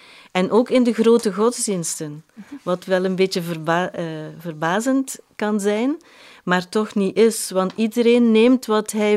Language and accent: Dutch; Bruges, West Flanders, Belgium; ik kom uit Brugge. Ik ben geboren uit een Brugse papa en een Leuvense mama. Ik ben de oudste van 7